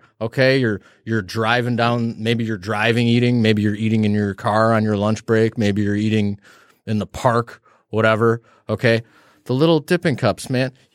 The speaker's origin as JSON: {"language": "English", "country": "United States", "said": "It's only fair. I'm an American."}